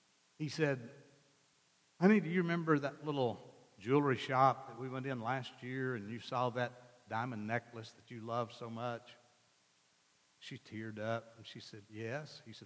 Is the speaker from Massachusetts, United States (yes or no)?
no; Arkansas, United States; born there; She was born on the West Coast. I was born in Arkansas.